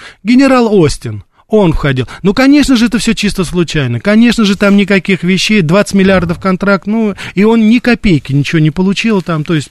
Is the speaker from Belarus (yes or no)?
no; Russia; У меня никаких других гражданств нет. Я родился, вырос здесь, в Российской Федерации. Здесь служил в армии на Дальнем Востоке.